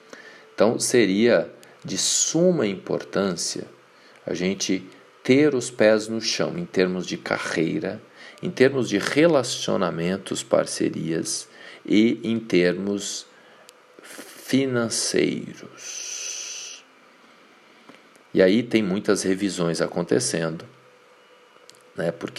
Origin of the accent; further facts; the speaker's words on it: Minas Gerais, Brazil; born there; Lá no norte das Minas Gerais, sul da Bahia, inclusive a região de onde eu venho, Vale do Mucuri, do Jequitinhonha, eu nasci por aquelas bandas ali